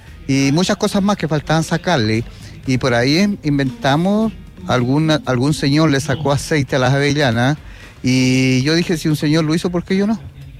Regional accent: Purén, Araucanía, Chile; yo soy de la cordillera Huelbuta. Aquí soy vecino de Purén, vivo en la parte alta de la cordillera Huelbuta.

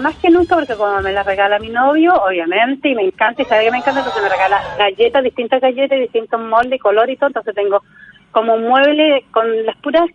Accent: Talcahuano, Biobío, Chile; Talcahuano.

